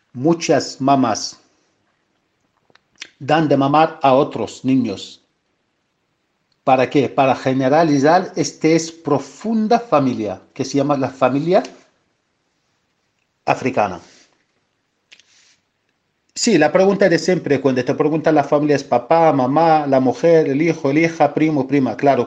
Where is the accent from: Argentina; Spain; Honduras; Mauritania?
Mauritania; Spanish is a second language; soy de Mauritania.